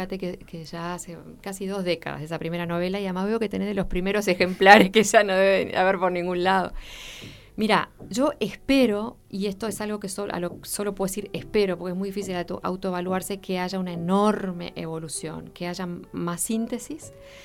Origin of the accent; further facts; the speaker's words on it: Uruguay; lo que somos los uruguayos u orientales